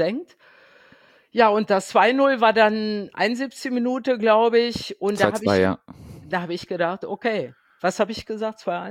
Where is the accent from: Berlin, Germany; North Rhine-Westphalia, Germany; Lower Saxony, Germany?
North Rhine-Westphalia, Germany; Bonn; Und ich als Bonner auch nicht.